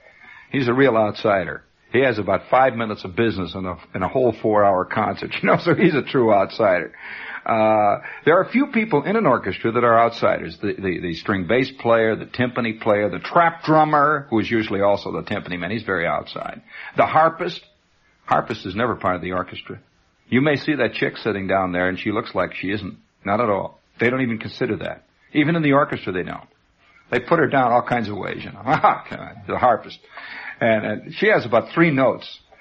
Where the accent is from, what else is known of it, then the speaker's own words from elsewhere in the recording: United States; and I have to say American life because I am an American. So I don't know about life in France that well.